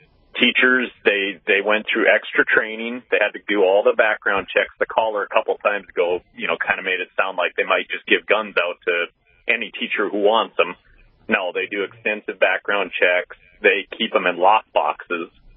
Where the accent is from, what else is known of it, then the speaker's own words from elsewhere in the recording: North Dakota, United States; also born or lived in Colorado; I'm new to North Dakota. I'm born and raised in North Dakota, but moved to Colorado for 20 years.